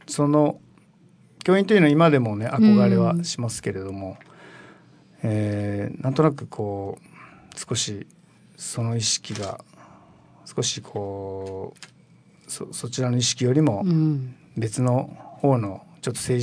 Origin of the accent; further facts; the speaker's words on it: Okinawa, Japan; born there; まあ沖縄生まれの